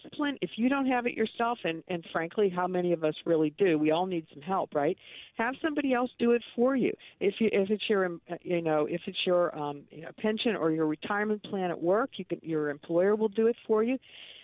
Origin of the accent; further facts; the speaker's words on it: Pittsburgh, Pennsylvania, United States; now in Washington, D.C., United States; No. Originally, I'm from Pittsburgh.